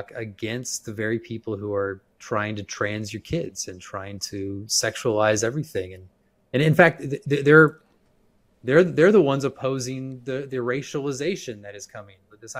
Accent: United States; I am a Christian and I am an American and I love this nation and want this nation to order itself according to Christian principles

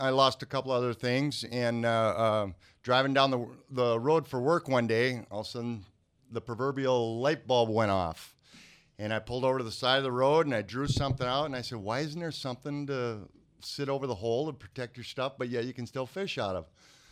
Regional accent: St. Paul, Minnesota, United States; now in Oakdale, United States; I'm from Oakdale. I've lived there for about 20 years now. Grew up in St. Paul. Just an East Side kid.

